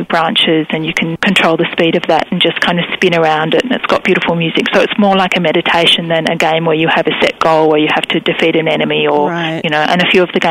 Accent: Sweden; I'm from Sweden.

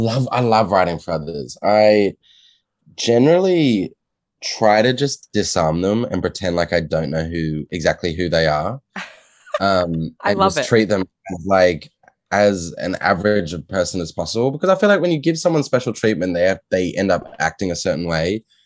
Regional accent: Australia; accent: Australian; So I will always be calling Australia home. I'm actually really cognizant of my Australian accent, because my mom gives me a lot of grief.

